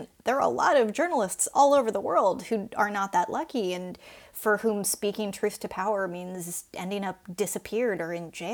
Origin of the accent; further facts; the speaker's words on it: United States; we cannot talk about who we are as Americans without acknowledging that.